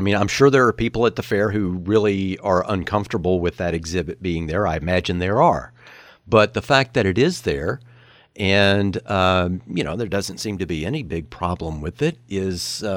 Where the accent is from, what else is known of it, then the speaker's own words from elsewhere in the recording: California, United States; We're from Humboldt.